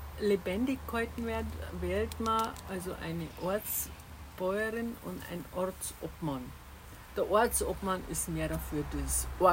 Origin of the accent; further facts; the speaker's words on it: Palling, Bavaria, Germany; born there; Ich bin 1963 und bin in Palling geboren